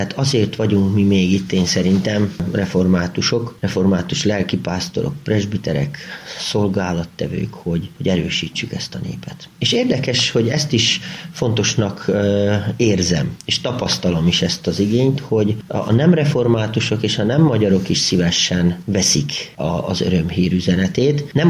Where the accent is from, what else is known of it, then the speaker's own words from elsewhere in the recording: Kopačevo, Osijek-Baranja County, Croatia; én hát nem itt születtem, mert a szülészet az máshol volt, de a gyermekkoromat azt itt töltöttem Kopácson.